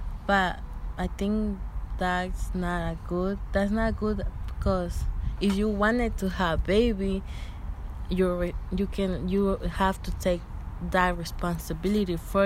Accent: Mexico; English is a second language; I'm 17 years old and I'm from Mexico.

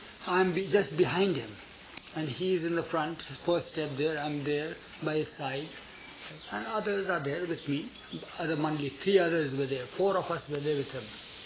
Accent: Romania; I'm a Roman. I'm from Romania.

